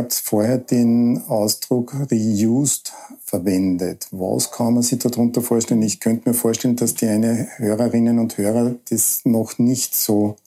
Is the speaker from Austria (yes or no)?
yes; Lower Austria, Austria; Also ich komme ja selber aus dem Weinviertel, kenne ich die alten Bauernhäuser, waren Lehmhäuser.